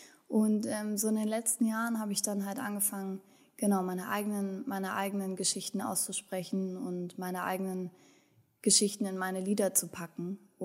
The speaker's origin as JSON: {"language": "German", "region": "Berlin", "country": "Germany", "tie": "born or raised there", "also_born_or_lived": "Wendland", "said": "ich bin in Berlin-Kreuzberg groß geworden, in einem besetzten Haus groß geworden. Und ich habe bin dann ins Wendland gezogen, in so einem Hippie-Landkreis groß geworden."}